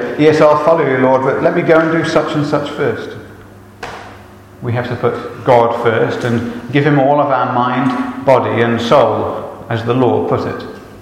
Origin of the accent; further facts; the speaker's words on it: England, United Kingdom; now in New Zealand; I'm an Englishman.